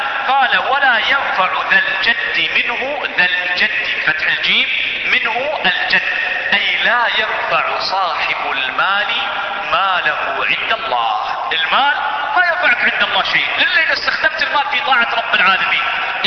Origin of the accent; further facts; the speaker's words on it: United Arab Emirates; عندنا في الإمارات لفظة عامية، كيف؟ أحسن، الكيتوب، الذي يكتب الكيتوب من الكتابة.